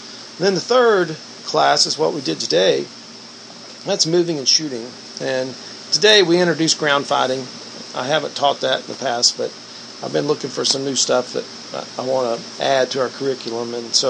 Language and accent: English; Fort Worth, Texas, United States; You know, so we're from Fort Worth here.